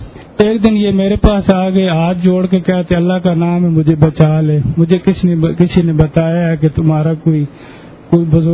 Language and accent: Urdu; Chakwal, Punjab, Pakistan; میں چکوال سے آیا ہوں.